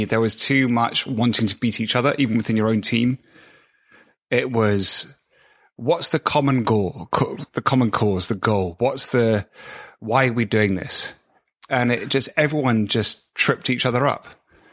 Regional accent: United Kingdom; We're British.

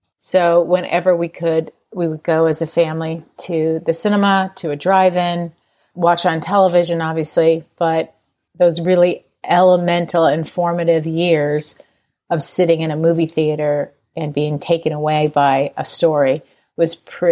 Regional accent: Montana, United States; born there; We moved around a lot. I was born in Montana, which was a little obscure, but we moved constantly.

